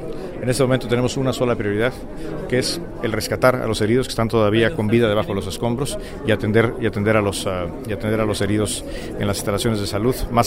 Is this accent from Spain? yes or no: no; Mexico; como mexicano, un momento muy difícil